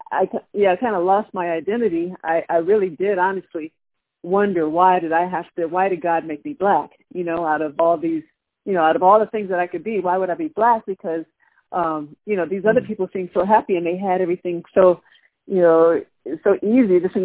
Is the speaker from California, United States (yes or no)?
yes; Los Angeles, California, United States; but I was raised in South Central, Crenshaw and Slauson, anyone from California would know. Okay. So that, it is a black neighborhood.